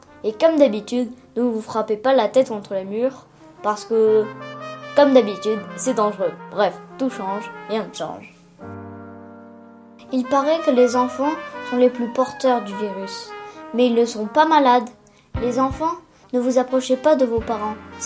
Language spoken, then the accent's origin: French; Faroe Islands